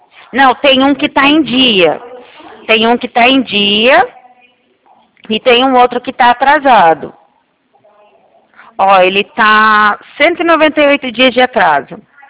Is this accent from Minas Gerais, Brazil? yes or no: no; Cornélio Procópio, Paraná, Brazil; Eu sou daqui de Cornélio.